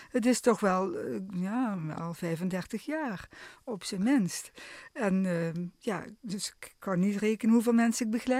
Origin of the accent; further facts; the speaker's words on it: Eindhoven, North Brabant, Netherlands; also born or lived in Heerlen / Sittard; Uiteindelijk ben ik in Eindhoven opgegroeid.